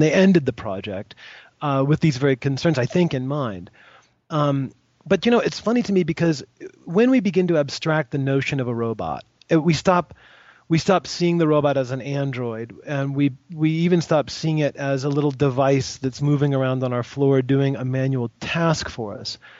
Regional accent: United States; Now, it might be because I'm an American, but I really enjoy the notion that everyone has access to arms.

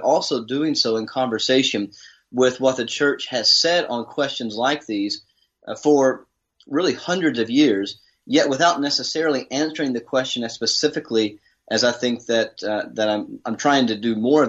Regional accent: Alabama, United States; also born or lived in Kentucky; Well, I am originally from Kentucky and grew up in Alabama. I studied in college in Birmingham, and then I did a PhD overseas in Edinburgh, Scotland

